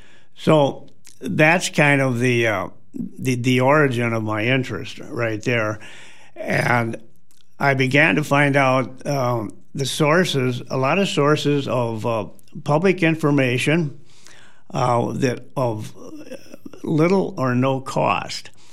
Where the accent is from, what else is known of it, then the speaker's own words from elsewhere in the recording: Lansing, United States; I grew up in Lansing, and I grew up in a situation where that bridge was just a big chunk of steel extending across the Mississippi River.